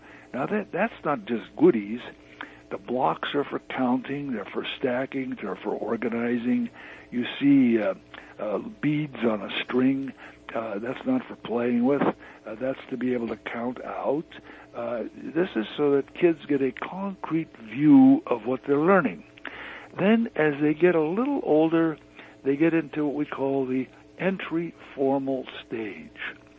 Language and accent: English; Butte, Montana, United States; Really, Butte, Montana is my hometown.